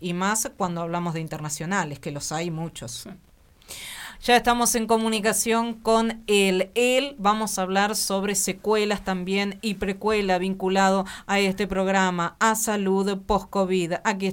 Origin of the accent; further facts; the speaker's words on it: Argentina; y nosotros como responsables, como argentinos, como sociedad